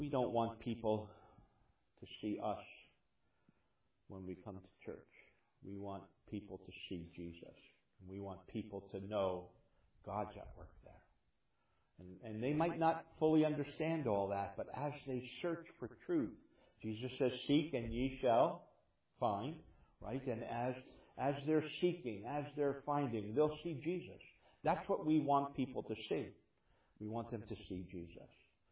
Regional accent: New Jersey, United States; When I was growing up in New Jersey and surrendered my life to the Lord and went to Bible Institute

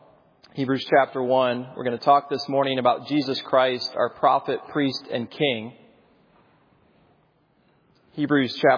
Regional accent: Indiana, United States; I grew up in Indiana and got to see some snow.

